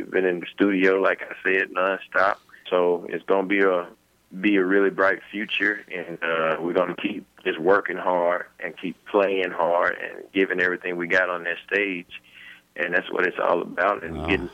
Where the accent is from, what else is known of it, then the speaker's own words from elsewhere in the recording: Clinton, Mississippi, United States; I grew up in church. I grew up in Clinton, Mississippi.